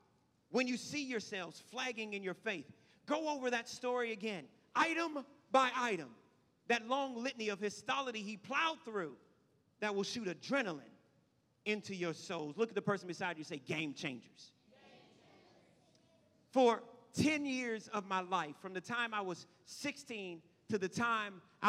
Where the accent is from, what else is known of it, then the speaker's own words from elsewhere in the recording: Washington, District of Columbia, United States; I grew up in Washington, D.C., and it seemed like everybody's muffler blew out black smoke.